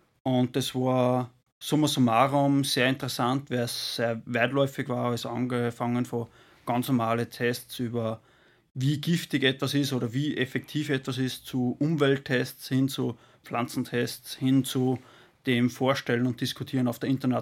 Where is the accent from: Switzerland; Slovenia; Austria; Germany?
Austria; Upper Austria; ich bin ein Oberösterreicher und komme vom Land. Also irgendwo im Herzen bin ich doch ein Lander geblieben.